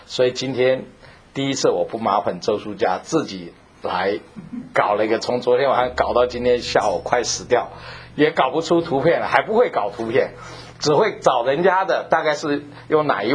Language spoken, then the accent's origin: Chinese; Taiwan; moved away; 我小时候在台湾也没有看过这个雁啊